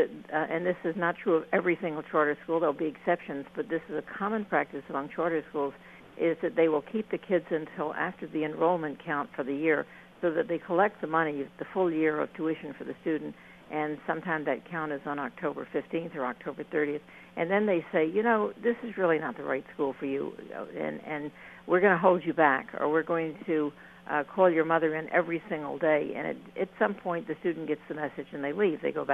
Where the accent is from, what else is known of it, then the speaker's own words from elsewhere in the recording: Houston, Texas, United States; I'm now lapsing into my Texas, background because I grew up in Houston.